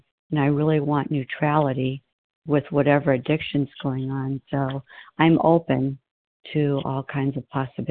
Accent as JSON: {"language": "English", "region": "Arizona", "country": "United States", "said": "from Arizona."}